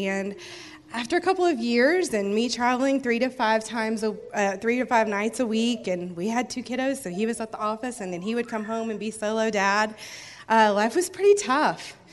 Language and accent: English; Florida, United States; now in Oxford, United States; We are originally from Florida, but we have relocated to Oxford, Alabama. We've been there for almost 4 years, and we've been in practice 3 years as of March.